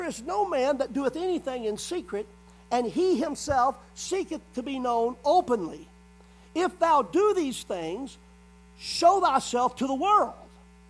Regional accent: Tennessee, United States; also born or lived in Texas; And I know technically I was born in Texas, but I'm a Tennessee boy. I was raised right here.

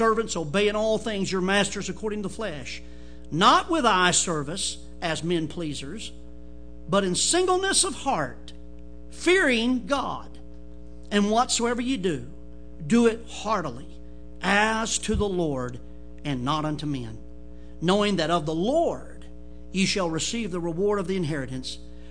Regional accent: the South, United States; but I'm a Southerner, amen, you know I am.

